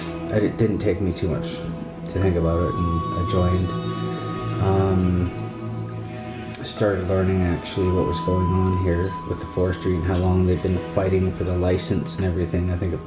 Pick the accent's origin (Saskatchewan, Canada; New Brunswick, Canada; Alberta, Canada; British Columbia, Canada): British Columbia, Canada; I'm from the Clahoose First Nation. I've been living on the island here in the reserve for the last 10 years, I believe.